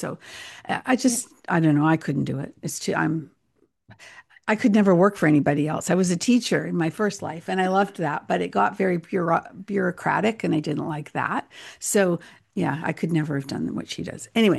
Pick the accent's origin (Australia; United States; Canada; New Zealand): Canada; even though I'm Canadian, she's in corporate America